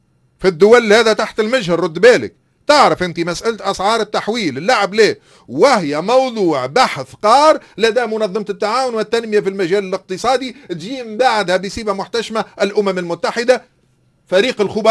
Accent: Tunisia; أنا اليوم كتونسي تقول لي إيش تراقب؟

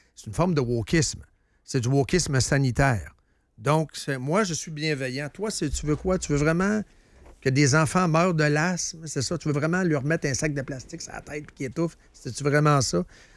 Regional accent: Quebec, Canada; On est Québécois.

